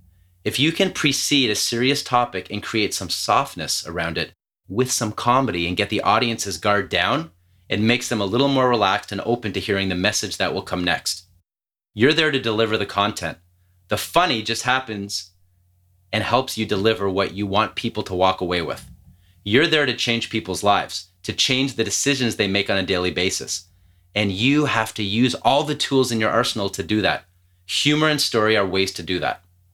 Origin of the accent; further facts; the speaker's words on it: Toronto, Ontario, Canada; I grew up in the Yonge and Finch area, but my dad grew up in Forest Hill.